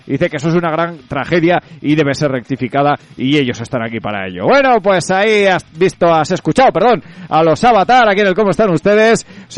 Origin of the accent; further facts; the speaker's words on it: Lerín, Navarre, Spain; soy de Lerín